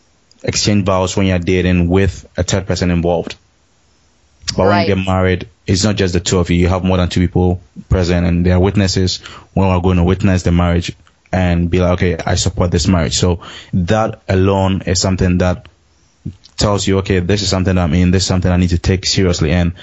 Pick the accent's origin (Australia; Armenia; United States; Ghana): Ghana; I am from Ghana. I wasn't born here. And the way I speak English is a little bit different from the way Ashley speaks English.